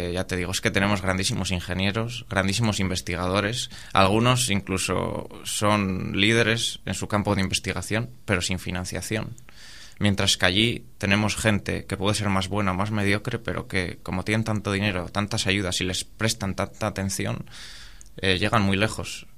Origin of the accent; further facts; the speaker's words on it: Spain; A mí, cuando digo que soy español, me sitúan en México.